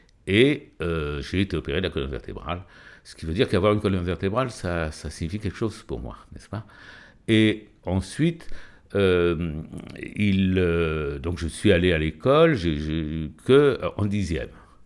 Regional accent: France; je suis français. Je suis français parce que j'aime cette langue, j'aime cette littérature

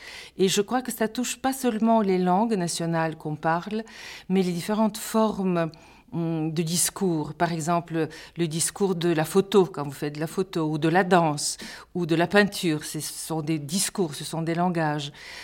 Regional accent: Sofia, Sofia City, Bulgaria; also born or lived in Sliven; mes parents sont arrivés très tôt à Sofia, donc j'ai grandi à Sofia.

